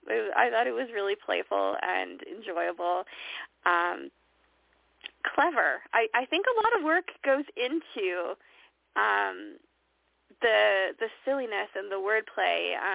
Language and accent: English; Canada; I know that this is because he's playing with me because I'm Canadian